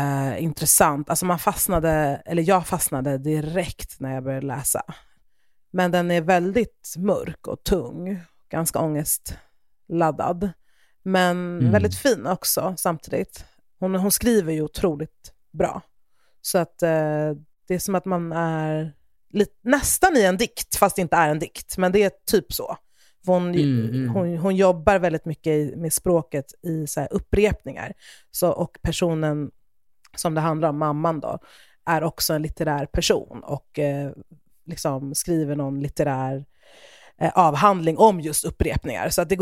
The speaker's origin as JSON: {"language": "Swedish", "town": "Stockholm", "region": "Stockholm County", "country": "Sweden", "tie": "born or raised there", "said": "Men också såklart för att den utspelar sig i mina hemtrakter."}